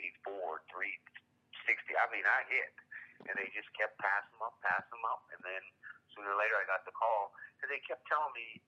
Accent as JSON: {"language": "English", "town": "Mobile", "region": "Alabama", "country": "United States", "said": "I'm from Mobile. He's from Mobile, so okay. He scouted me."}